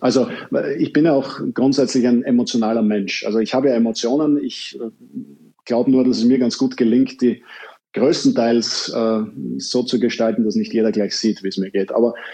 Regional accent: Vienna, Austria; ich als Wiener hatte aus dem ehemaligen Jugoslawien eine Menge Spieler in den ganzen Nachwuchsteams

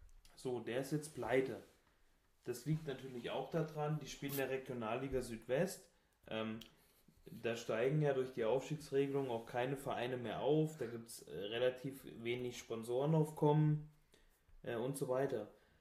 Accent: Hesse, Germany; Ich komme aus Hessisch-Sibirien, also aus Nordhessen.

